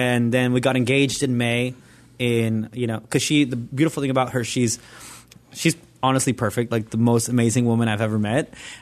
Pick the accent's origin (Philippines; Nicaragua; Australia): Nicaragua; Like where I grew up in Nicaragua, everything was a sin.